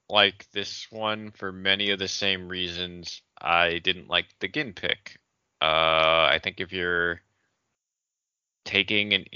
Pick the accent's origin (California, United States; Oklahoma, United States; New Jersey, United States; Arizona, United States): New Jersey, United States; from Monmouth, the county I grew up in New Jersey.